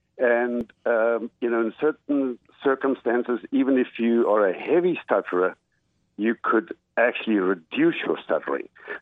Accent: South Africa; born there; I was born in South Africa.

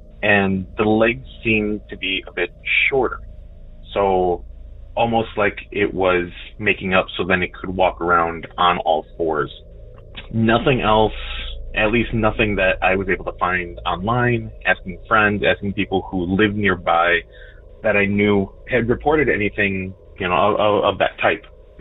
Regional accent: Illinois, United States; I am from Chicagoland, northwest suburbs of Illinois.

